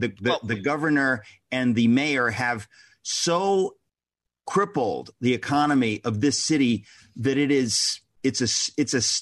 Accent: United States; It makes me very angry as an American when we allow this kind of thing to creep in.

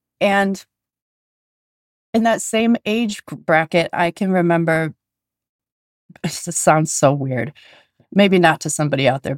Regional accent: Superior, Wisconsin, United States; And my parents were young. So I grew up in Superior, Wisconsin. And my parents didn't have a car.

